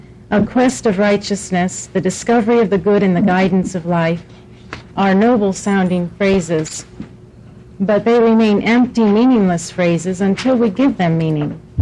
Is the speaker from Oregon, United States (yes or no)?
yes; Beaverton, Oregon, United States; I'm from Beaverton.